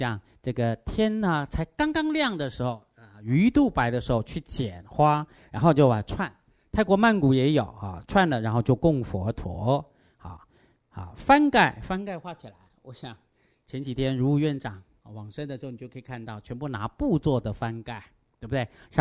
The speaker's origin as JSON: {"language": "Chinese", "country": "China", "said": "我们中国人叫善哉善哉，这个词翻得很好"}